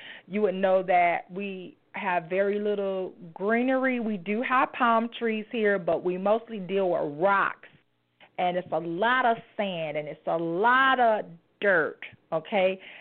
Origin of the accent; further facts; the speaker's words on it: Florida, United States; And I knew what that meant because, you know, I'm from Florida, and my house that I'm in the process of seeking after is on water.